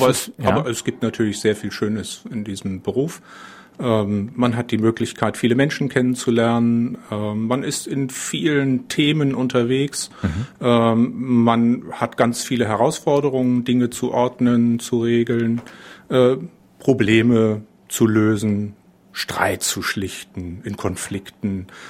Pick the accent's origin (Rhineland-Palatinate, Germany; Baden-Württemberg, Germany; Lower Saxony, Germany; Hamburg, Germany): Lower Saxony, Germany; Hage; Geboren in Hage bei Norden, also in Ostfriesland. Darf mich aber nicht Ostfriese nennen, denn meine Eltern kommen aus Ostpreußen und Pommern. Und das erklärt auch, warum ich kein ostfriesisches Platt spreche.